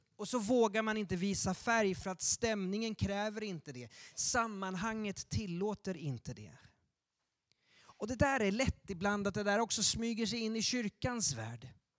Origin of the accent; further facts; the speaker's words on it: Leksand, Dalarna County, Sweden; Och jag växte upp med hockey i Leksand.